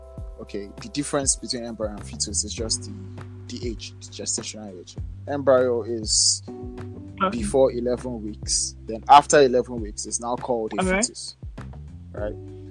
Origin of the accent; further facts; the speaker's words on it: Oyo, Nigeria; now in Abuja, Nigeria; I'm Yoruba from Oyo State. I stay in Abuja.